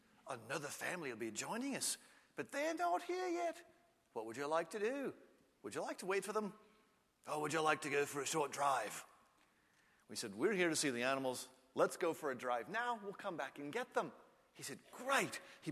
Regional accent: United States; I'm an American. That has no meaning to me whatsoever.

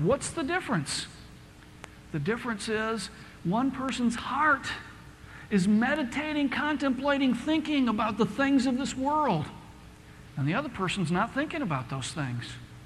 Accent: United States; You know, we come from America where we do everything right.

